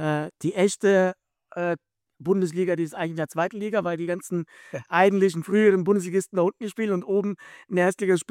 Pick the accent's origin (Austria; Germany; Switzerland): Switzerland; Bei uns in der Schweiz ist das ja auch schon mal diskutiert worden